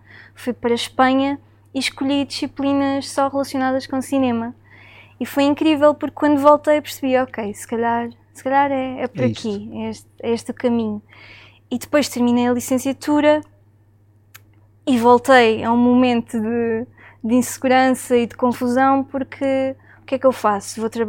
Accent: Faro, Portugal; also born or lived in Almada; Eu cresci cá, em Faro. Nasci em Almada, mas depois cresci aqui, estive durante 20, 21 anos cá, a viver com os meus avós, licenciei-me na Universidade do Algarve.

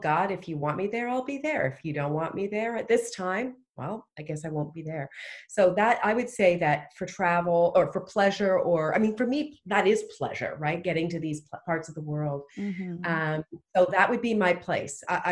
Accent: Canada; I'm from Canada.

